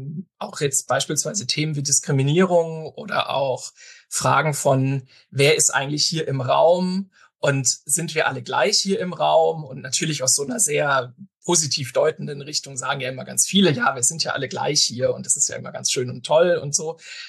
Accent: Karlsruhe, Baden-Württemberg, Germany; ich bin auch in Baden-Württemberg zur Schule gegangen, zwar jetzt nicht im Schwäbischen, sondern in Karlsruhe.

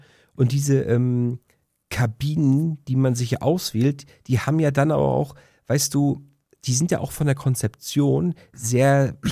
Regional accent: East Germany, Germany; Ich komme aus Ostdeutschland

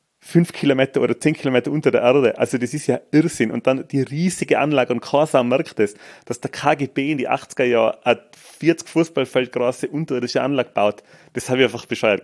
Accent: Tyrol, Austria; ich bin ja aus dem Asserfern

